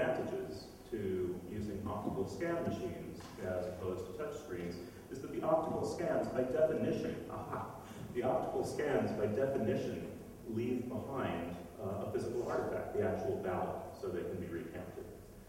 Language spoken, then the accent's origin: English; California, United States; I'm from Humboldt County, California.